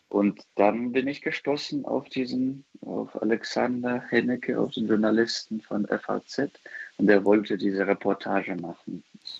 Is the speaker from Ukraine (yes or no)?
yes; Ukraine; ich bin Ukrainer